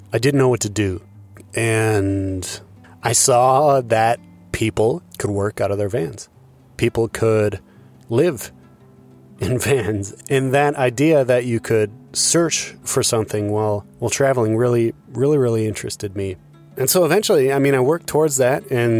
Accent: Iowa, United States; I grew up in Iowa, notoriously referred to by many people as flyover country.

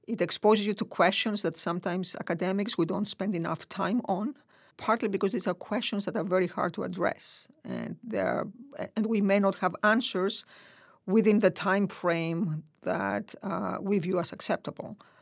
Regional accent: Greece; Growing up in Greece in the 70s

